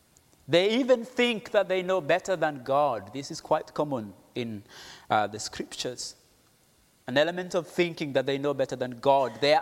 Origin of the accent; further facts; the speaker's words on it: Kenya; English is a second language; I grew up in Kenya where we would go often to look for cow food in wild places